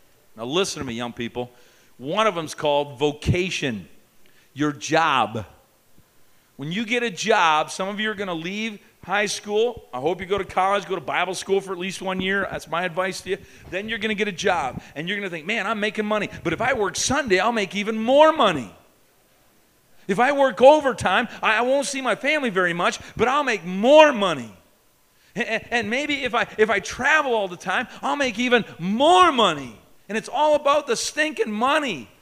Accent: Canada; Okay, I'm from Canada, so just remember that, okay?

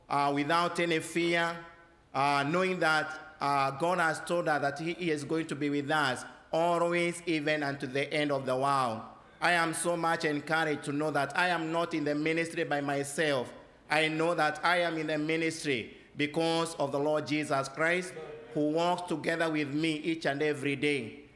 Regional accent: Kenya; born there; I was born in Kenya by my parents who are Catholics. They were Roman Catholics

